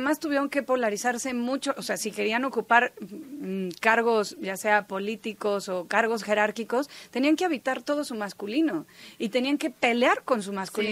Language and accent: Spanish; Mexico; somos mexicanas, crecimos en el catolicismo